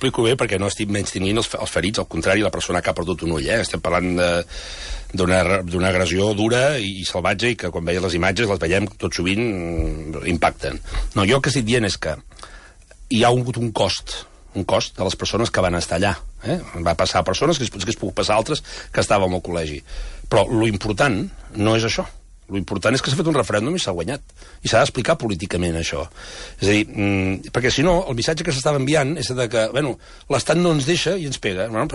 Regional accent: Barcelona, Catalonia, Spain; de Sants, del meu barri de Barcelona

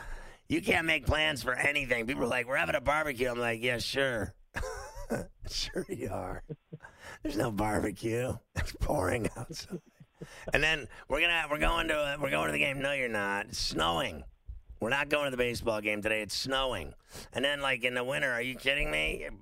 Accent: Pittsburgh, Pennsylvania, United States; now in New York, United States; because I grew up there in Pittsburgh, you get the same weather, and then it comes here to New York.

